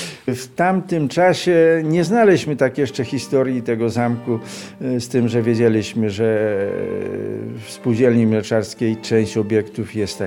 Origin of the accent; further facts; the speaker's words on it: Bełżyce, Lublin Voivodeship, Poland; Ja jestem rodowitym bełżyczaninem.